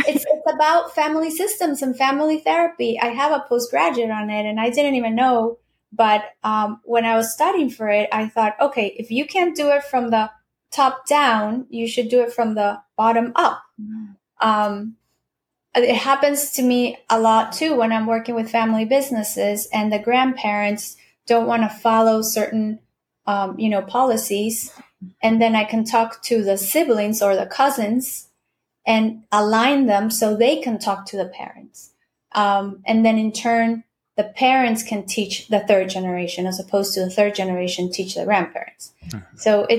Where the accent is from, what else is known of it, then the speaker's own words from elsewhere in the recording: Peru; English is a second language; I'm from Peru, right? So I may be different than somebody from the Caribbean or somebody from Mexico or somebody from Chile.